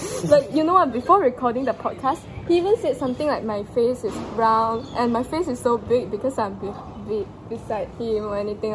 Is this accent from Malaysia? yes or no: yes; Malaysia; English is a second language; that's something I love about Malaysian, like being a Malaysian